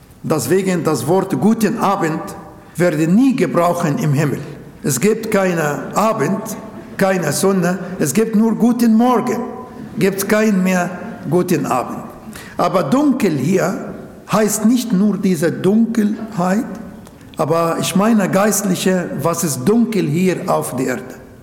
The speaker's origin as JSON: {"language": "German", "town": "Ismailia", "region": "Ismailia Governorate", "country": "Egypt", "tie": "born there", "second_language": "German", "said": "Suez, wo der Suezkanal ist, Ismailia, wo ich geboren bin, und Port Said."}